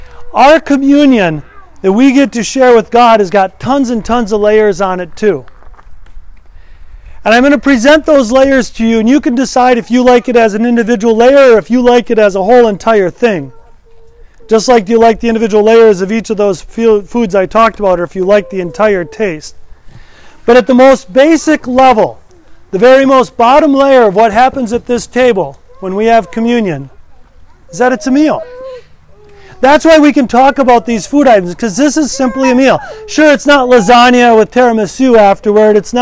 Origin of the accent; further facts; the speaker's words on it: Wisconsin, United States; Remember, I'm from Wisconsin. Loads and loads of cheese.